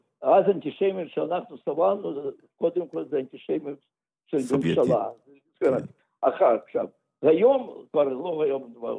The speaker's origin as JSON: {"language": "Hebrew", "town": "Donetsk", "region": "Donetsk Oblast", "country": "Ukraine", "tie": "born or raised there", "also_born_or_lived": "Moscow", "moved": "as an adult", "said": "אני נולדתי בעיר דנצק, שאז היה שם שלו היה סטלין. ובעיר דנצק, וגדלתי שם, וגרתי עד גיל 18, עד שנסעתי לאוניברסיטת למוסקו."}